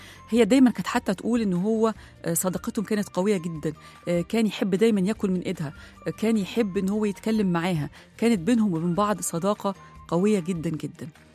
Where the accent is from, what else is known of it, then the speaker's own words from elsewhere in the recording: Egypt; أي بيت عندنا في مصر فيه حد شاطر أو نبغة بنسميه على طول سبعاوي